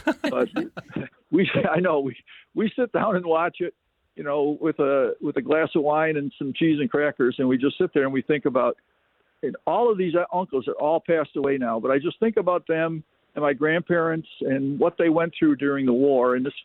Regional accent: Rochester, New York, United States; I started watching it when I was away from Rochester, when I was away in Ohio at college in the late 60s, and I missed my big family.

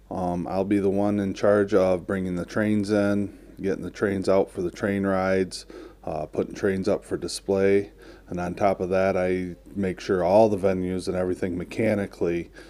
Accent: Owosso, Michigan, United States; Yes, I'm born and raised in Owosso.

